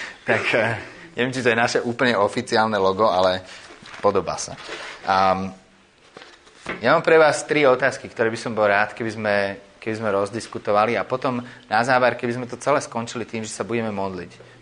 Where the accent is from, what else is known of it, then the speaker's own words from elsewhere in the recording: United States; Slovak is a second language; now in Slovakia; či je dôležitejšie, že som Američan